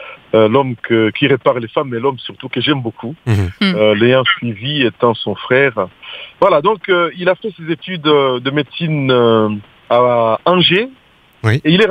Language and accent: French; Bukavu, South Kivu, DR Congo; il a décidé de revenir chez nous, à Bukavu.